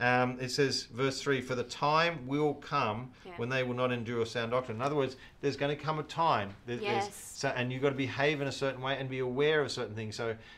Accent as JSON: {"language": "English", "town": "Mildura", "region": "Victoria", "country": "Australia", "tie": "born or raised there", "said": "I grew up in Mildura, that's part of my who I am. Mildura, for those maybe watching from overseas or even in Australia who don't know where Mildura is, it's up very north, northwest of Victoria, and it's getting into some very dry, barren"}